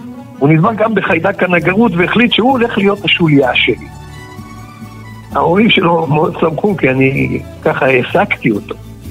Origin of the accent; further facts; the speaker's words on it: Central District, Israel; גרנו בכפר ערבי נטוש ליד תל אביב, שלימים הפך להיות עיירת עולים, בליל של שפות ומנהגים. ובניגוד למשפחות של חברים שלי, הוריי היו ותיקים בארץ, אז אצלנו בבית דיברו עברית וקראו ספרים.